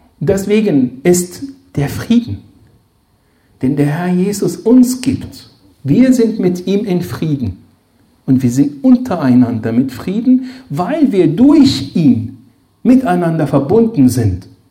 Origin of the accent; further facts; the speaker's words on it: Egypt; moved away as an adult; now in Germany; Ich bin gebürtiger Ägypter, das ist noch eine Information. Wohne in Deutschland seit über 30 Jahren und fast genauso lange hier. In Ägypten bin ich aufgewachsen und bin mit 22 nach Deutschland gekommen.